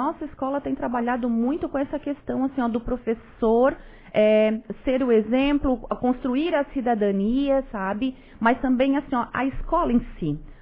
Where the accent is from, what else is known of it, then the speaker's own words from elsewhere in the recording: Orleans, Santa Catarina, Brazil; Eu sou de Orleans, né?